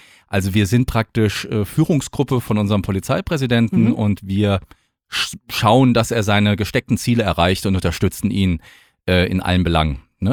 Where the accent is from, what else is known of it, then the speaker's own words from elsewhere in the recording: Mannheim, Baden-Württemberg, Germany; born there; now in Hesse; ich komme ja gebürtig gar nicht aus dem Hessenland, muss ich jetzt an der Stelle mal sagen. Ich bin ja gebürtiger Monnemer